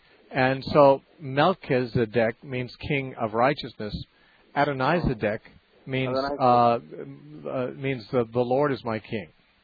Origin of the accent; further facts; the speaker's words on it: Santa Cruz, California, United States; Sort of like I'm a Californian and an American.